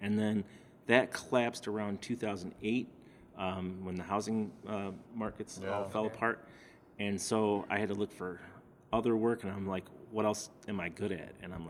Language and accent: English; Bellwood, Illinois, United States; Well, I grew up in a town called Bellwood, if you're familiar with where that is. Or it's around, like, Elmhurst, Westche